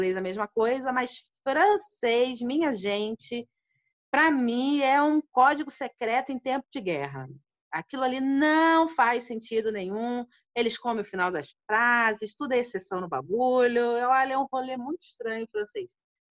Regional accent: Rio de Janeiro, Brazil; born there; now in Curitiba, Brazil; Eu tenho 38 anos, sou advogada, nasci no Rio de Janeiro, mas moro em Curitiba.

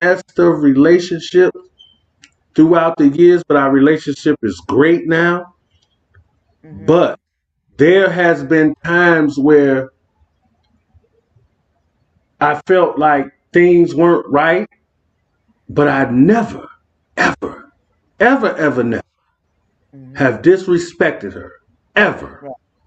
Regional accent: Chicago, Illinois, United States; I'm from Chicago. I'm from the west side of Chicago.

